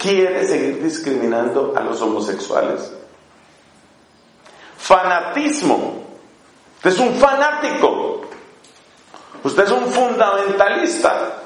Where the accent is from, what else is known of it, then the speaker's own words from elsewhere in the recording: Colombia; allá en mi país, en Colombia.